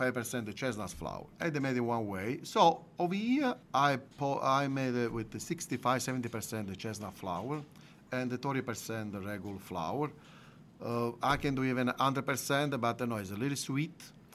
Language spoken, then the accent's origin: English; Italy; I have an inspiration from Italy, from my hometown. Pasta di castagna, chestnut flour pasta.